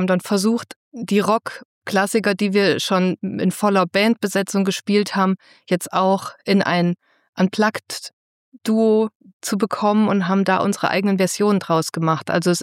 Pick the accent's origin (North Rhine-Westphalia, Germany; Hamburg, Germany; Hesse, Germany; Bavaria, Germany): Hesse, Germany; Fulda; born there; Ich bin auch aus Fulda geboren worden.